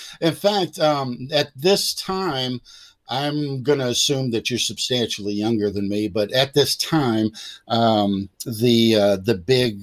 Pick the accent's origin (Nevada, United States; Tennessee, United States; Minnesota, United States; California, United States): California, United States; San Diego; born there; I was born in San Diego, so Virginia Beach to San Diego or wherever I was living to San Diego.